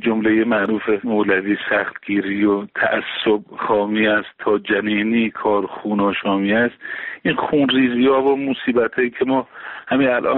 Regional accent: Iran; برای من به عنوان یک ایرانی

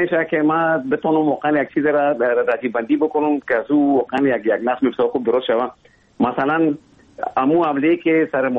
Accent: Kabul, Afghanistan; born there; اصلا زادگاه من کابل است، ولی همطور که گفتم زیاد ما در ولایت هم بودیم

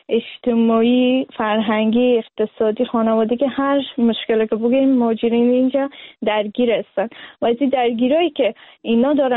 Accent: Afghanistan; از لحاظ فرهنگی که در افغانستان ما بزرگ شدیم

